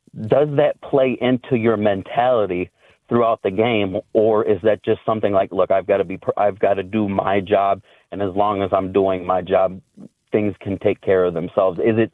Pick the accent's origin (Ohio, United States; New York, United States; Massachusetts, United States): Ohio, United States; Toledo; they're my hometown kind of, local team. I'm from Toledo.